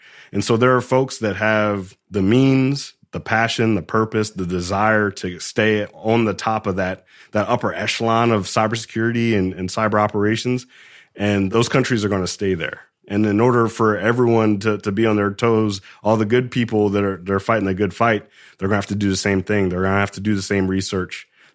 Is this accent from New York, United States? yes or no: no; Atlanta, Georgia, United States; I come from Atlanta. He comes from Baltimore.